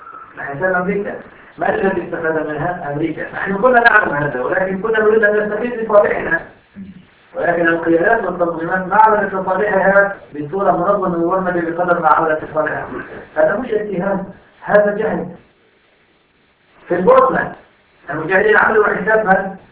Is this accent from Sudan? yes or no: no; Syria; عندنا في سوريا ممكن الناس تموت من اجل الخلاف على التجاره